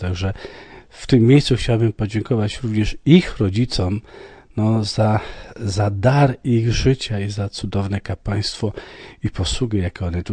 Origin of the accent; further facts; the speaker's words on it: Podlaskie Voivodeship, Poland; bardzo sobie cenię i bardzo kocham Podlasie, bo to jest moja rodzinne strony.